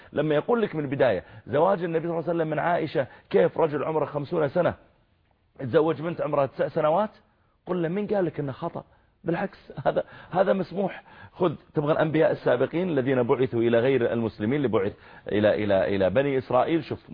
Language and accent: Arabic; Saudi Arabia